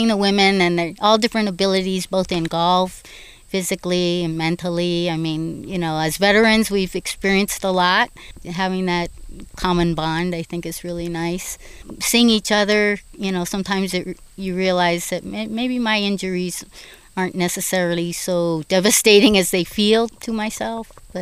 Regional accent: Los Angeles, California, United States; Los Angeles, California.

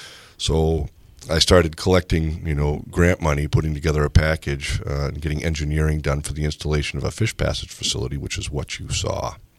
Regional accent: Gloucester, Massachusetts, United States; I grew up in Gloucester, Massachusetts. Lived there for 13 years.

